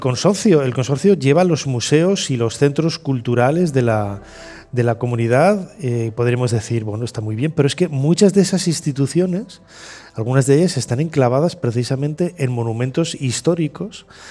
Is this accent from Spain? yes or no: yes; León, Castile and León, Spain; born there; also born or lived in Valladolid, Spain; yo nací en León, viví en Valladolid